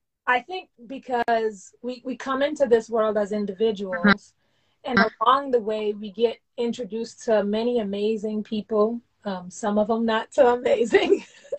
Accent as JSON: {"language": "English", "town": "Georgetown", "region": "Demerara-Mahaica", "country": "Guyana", "tie": "born or raised there", "said": "I grew up in Georgetown, Guyana"}